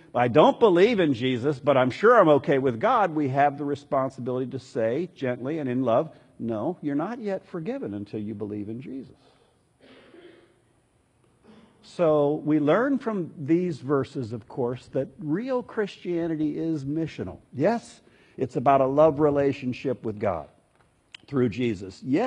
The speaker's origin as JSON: {"language": "English", "town": "Columbus", "region": "Ohio", "country": "United States", "lives_now": "Los Angeles, United States", "said": "\"Well, I'm from Columbus.\" That was not in my favor."}